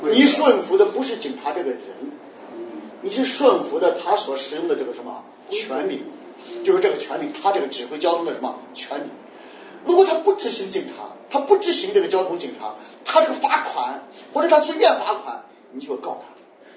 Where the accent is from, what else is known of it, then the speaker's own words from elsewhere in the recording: China; 我们中国人不明白啊，为什么我们中国人几千年都习惯了皇权专制？